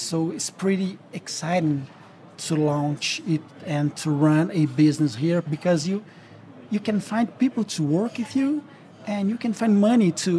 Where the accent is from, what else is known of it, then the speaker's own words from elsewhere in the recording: Brazil; We are from Brazil, so we really like to live summer all over the year.